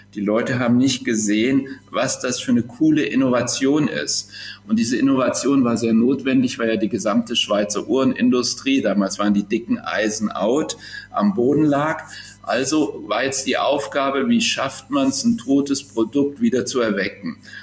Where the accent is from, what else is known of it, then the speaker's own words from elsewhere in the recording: Kassel, Hesse, Germany; Ich bin richtig in Kassel aufgewachsen, war zwischendurch immer mal wieder unterwegs und finde, Kassel liegt hier schön zentral und grün.